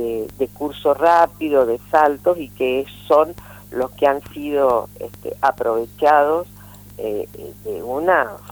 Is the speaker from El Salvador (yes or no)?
no; Argentina